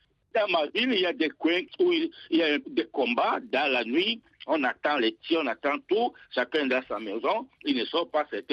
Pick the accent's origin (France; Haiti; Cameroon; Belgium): Cameroon; moved away as an adult; je suis ici en espérant bien sûr un jour repartir chez moi au Cameroun.